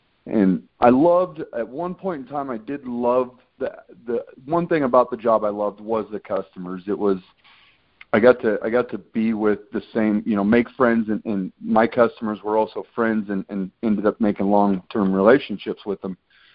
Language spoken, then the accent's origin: English; Idaho, United States; if I were to move back to my home state of Idaho, I would actually have more opportunity to continue to do what I'm doing.